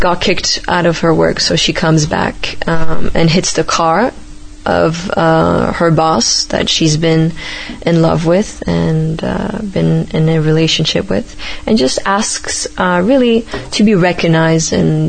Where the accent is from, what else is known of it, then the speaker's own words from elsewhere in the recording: Turkey; and I'm from Turkey, so that was great.